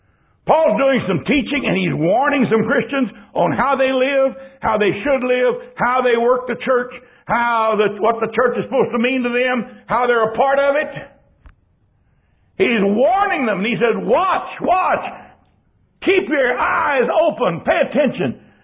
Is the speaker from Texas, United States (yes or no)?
yes; San Antonio, Texas, United States; I grew up in San Antonio without air conditioning. Without a fan, really, for a long time.